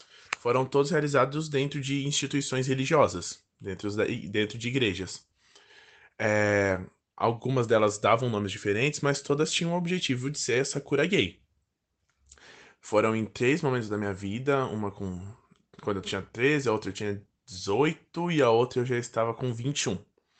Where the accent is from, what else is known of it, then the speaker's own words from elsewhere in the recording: São Paulo, Brazil; eu sou ator, eu sou aqui de São Paulo.